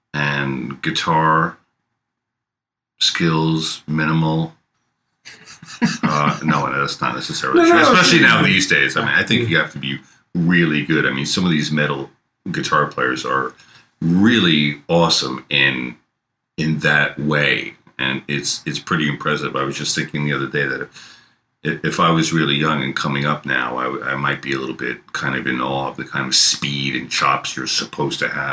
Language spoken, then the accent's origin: English; New York, United States; I mean, I grew up in New York with WBAI